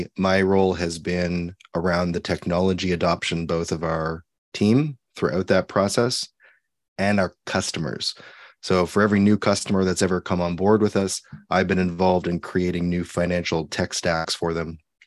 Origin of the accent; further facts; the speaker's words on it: Canada; I'm not a US pro advisor, but I am Canadian.